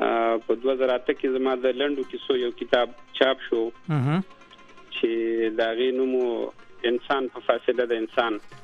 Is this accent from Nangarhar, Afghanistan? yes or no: yes; Jalalabad, Nangarhar, Afghanistan; زه خو د جلال آباد یم، د ننګرهار